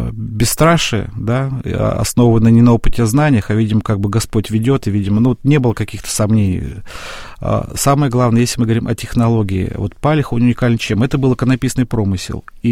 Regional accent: Izhevsk, Udmurtia, Russia; подать заявку у себя на родине в городе Ижевске

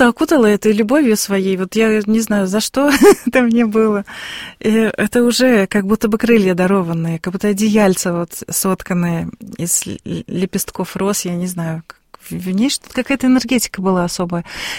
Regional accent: Urals, Russia; Я говорю, никоим образом, я уральская казачка.

